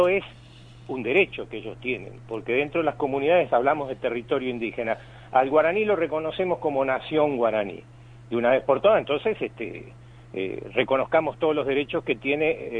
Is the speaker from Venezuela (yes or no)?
no; Argentina; yo soy un argentino más como ustedes